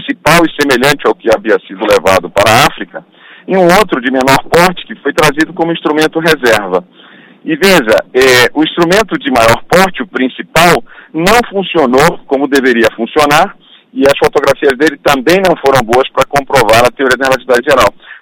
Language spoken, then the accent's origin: Portuguese; Belém, Pará, Brazil; Eu sou de Belém